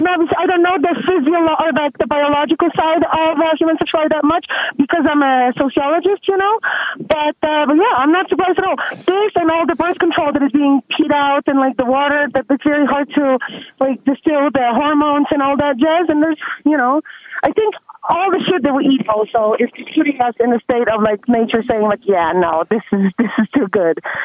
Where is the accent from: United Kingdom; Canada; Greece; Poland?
Poland; English is a second language; now in Reno, United States; Reno. So I'm from Poland.